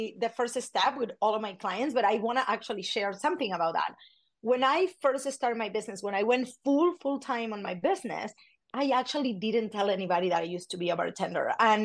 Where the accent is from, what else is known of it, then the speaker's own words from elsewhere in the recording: Argentina; English is a second language; now in Las Vegas, United States; I currently live in Las Vegas, but I'm originally from Argentina.